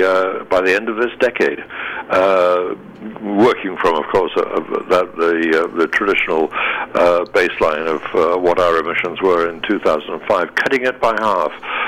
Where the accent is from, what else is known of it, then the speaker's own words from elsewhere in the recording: United Kingdom; As a Brit, I have to point out